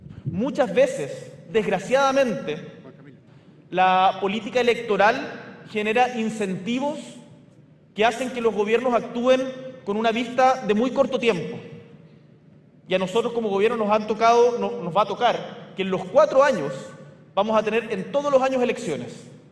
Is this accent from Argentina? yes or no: no; Chile; Tenemos buenos motivos como chilenos para sentirnos orgullosos de lo que representa el Estado de Chile